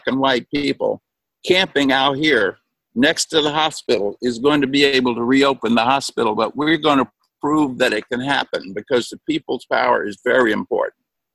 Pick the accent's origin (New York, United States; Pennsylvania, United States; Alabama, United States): Alabama, United States; Growing up in Alabama, Daddy in the Ku Klux Klan, Granddaddy in the Ku Klux Klan, I was very lucky to go to our church school in Montgomery, Alabama